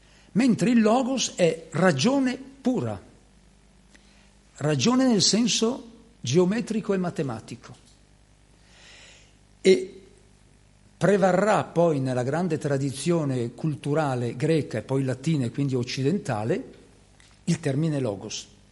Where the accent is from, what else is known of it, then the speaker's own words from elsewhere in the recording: Lombardy, Italy; Io sono lombardo, per cui mi permetto di dire queste cose dall'esterno. Ma conoscendo il Veneto dal 70, dagli anni 70